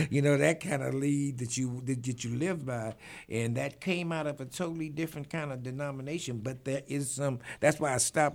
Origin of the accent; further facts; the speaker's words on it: Argentina; I grew up in Argentina in a Baptist faith, but I had a world-class minister that raised us on the same philosophy you're speaking of right now.